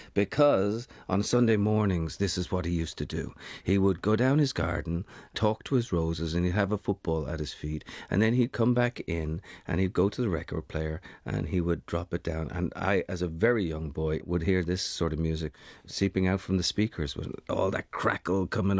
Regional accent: Dublin, County Dublin, Ireland; I grew up in Dublin

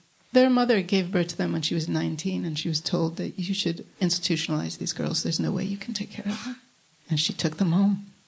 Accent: Jamestown, United States; Well, I spent my first 25 years there.

